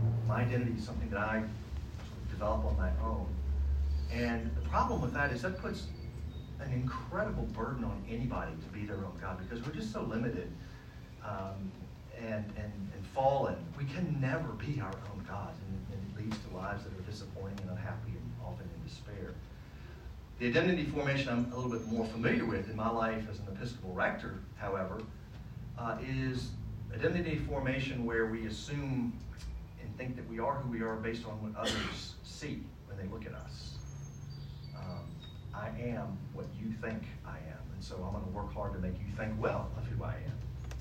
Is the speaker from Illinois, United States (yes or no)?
no; Virginia, United States; I remember being a little boy and growing up in Virginia